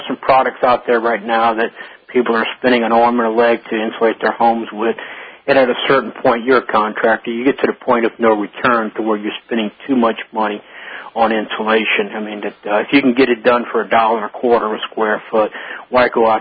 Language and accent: English; Louisiana, United States; We're local people. We're Cajuns from South Louisiana.